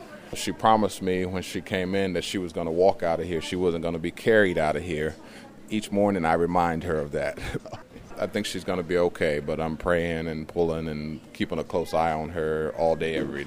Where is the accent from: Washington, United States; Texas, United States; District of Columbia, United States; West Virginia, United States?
West Virginia, United States; Welch; born there; I was born in Welch, West Virginia, in the county of McDowell. I'm the youngest of 11 children, and I'm a heart surgeon.